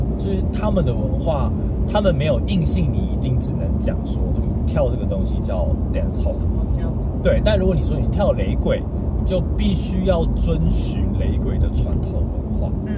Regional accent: Taiwan; 包含我们台湾人

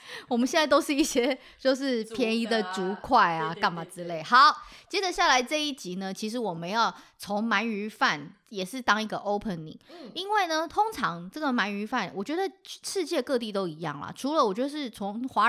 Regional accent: Taiwan; 但我一直以为陈年老卤汁只有我们台湾人才会那么 care 卤肉饭要陈年老卤汁

